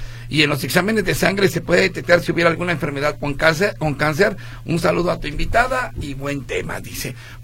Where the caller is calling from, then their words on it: Ocotlán, Mexico; de Ocotlán.